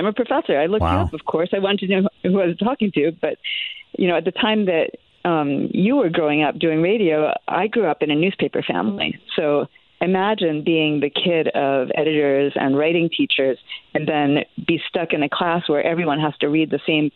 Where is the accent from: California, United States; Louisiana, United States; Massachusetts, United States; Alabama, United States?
Massachusetts, United States; now in Long Island, United States; I am currently in Long Island. That's where I live with my partner, but I'm originally from Massachusetts.